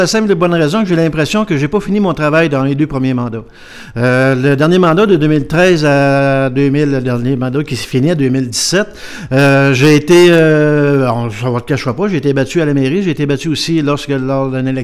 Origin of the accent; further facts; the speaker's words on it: Fermont, Quebec, Canada; also born or lived in Gagnon; Je suis natif de la région, je suis natif de Gagnon. J'ai déménagé à Fermont en 73. J'avais simplement 9 ans à l'époque. Et à part pour simplement, j'ai toujours resté à Fermont, à part une petite période, le temps d'aller faire mes études en génie civil.